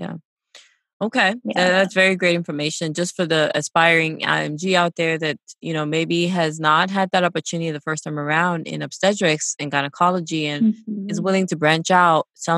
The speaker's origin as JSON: {"language": "English", "country": "Cameroon", "said": "I didn't mention this, but we're both from Cameroon."}